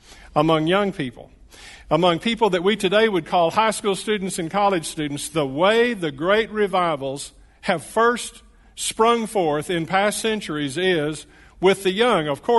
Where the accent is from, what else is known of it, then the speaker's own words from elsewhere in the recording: Fort Worth, Texas, United States; Well, I am from Fort Worth, Texas.